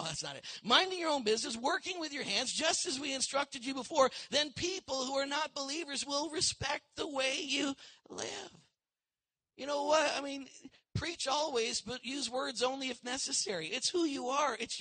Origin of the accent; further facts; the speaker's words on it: Canada; I said, we're from Canada. I said, I'm from Canada.